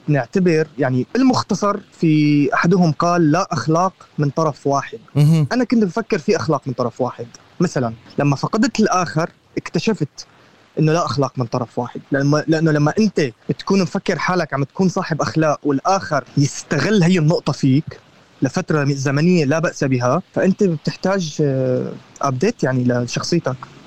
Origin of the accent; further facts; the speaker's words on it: Syria; moved away as an adult; لما طلعت من سوريا أنا ومحمد